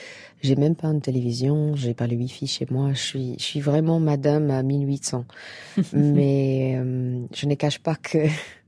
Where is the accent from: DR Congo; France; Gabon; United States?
United States; French is a second language; Juste parce que je suis américaine